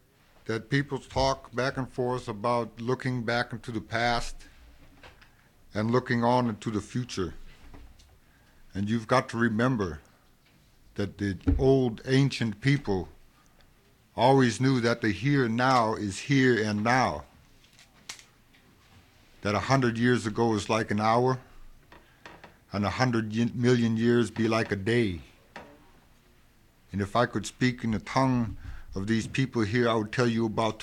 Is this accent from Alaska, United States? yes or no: yes; Tanana, Alaska, United States; I'm from Tanana.